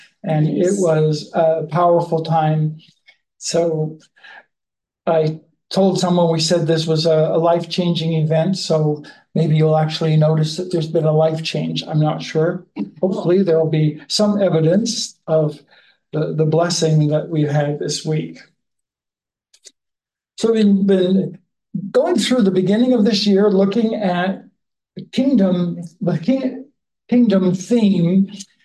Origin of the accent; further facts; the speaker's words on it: Virginia, United States; I'm from, and then we're from Virginia.